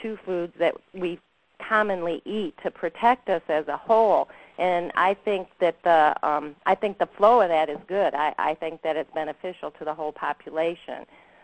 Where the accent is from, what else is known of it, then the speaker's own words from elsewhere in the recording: Michigan, United States; I grew up in Michigan.